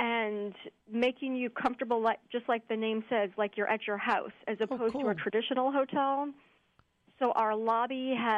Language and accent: English; New Orleans, Louisiana, United States; It is. I am born and raised in New Orleans.